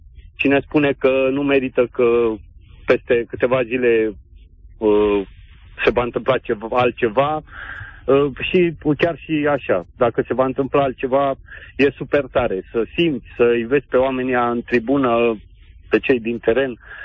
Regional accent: Ploiești, Prahova, Romania; sunt din Ploiești

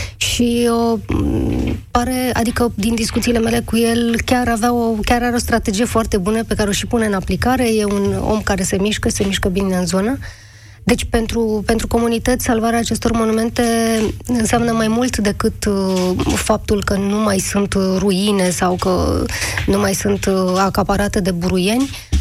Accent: Arad, Arad County, Romania; eu sunt din Arad și eu, pe vremea când eram elevă, făceam foarte multe excursii la cetate cu școala.

